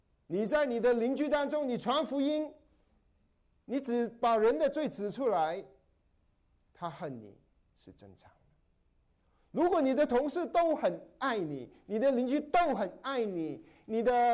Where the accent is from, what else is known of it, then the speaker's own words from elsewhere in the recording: Guangdong, China; 我成长的时候是听广东歌的，我是广东人啊。